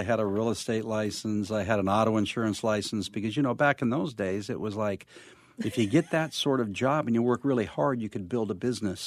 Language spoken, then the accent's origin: English; Covina, California, United States; But I grew up in Covina area. And back then, although anybody who lives out in this area now wouldn't realize it was all orange groves.